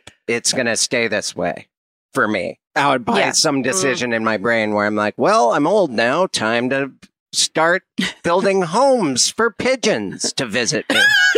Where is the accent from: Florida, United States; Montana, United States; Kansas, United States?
Montana, United States; Missoula; Yeah. I'm from Missoula, Montana.